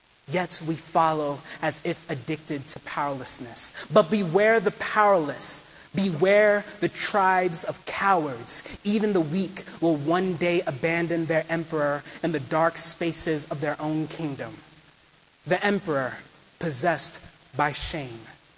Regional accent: Harlem, New York, United States; I'm from Harlem, and I'm a poet.

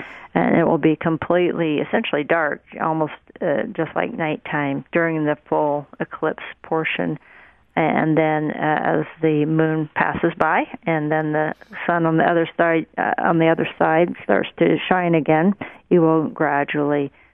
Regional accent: Carthage, Missouri, United States; Jefferson City and my home state there in Missouri.

